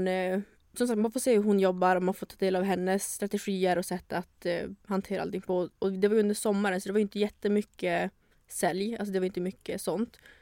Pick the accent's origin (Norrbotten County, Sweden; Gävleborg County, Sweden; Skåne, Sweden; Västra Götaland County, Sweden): Norrbotten County, Sweden; Luleå; moved away as an adult; now in Stockholm, Sweden; Jag är 24 år. Född och uppvuxen i Luleå. Och sen ett år efter gymnasiet så flyttade jag till Stockholm